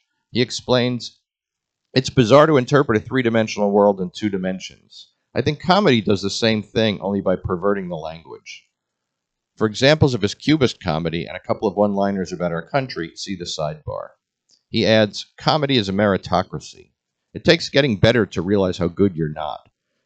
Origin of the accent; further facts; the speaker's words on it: Scarsdale, New York, United States; Growing up in New York City in Scarsdale. As city kids, we didn't play the normal kid games.